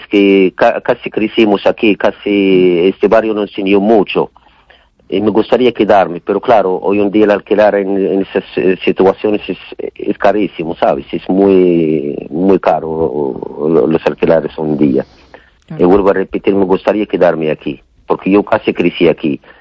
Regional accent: Morocco; Spanish is a second language; now in A Coruña, Spain; Yo soy de Marruecos.

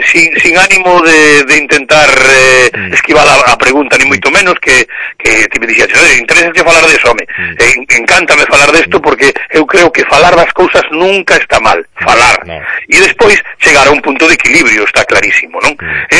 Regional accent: Galicia, Spain; somos galegos, somos españoles.

